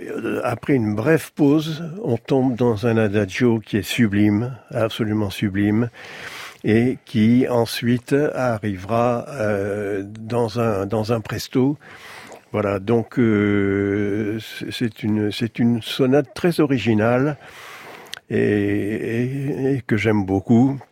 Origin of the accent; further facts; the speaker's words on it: Bordeaux, Nouvelle-Aquitaine, France; alors que je suis né à Bordeaux, je suis bordelais, ce que j'ose à peine le dire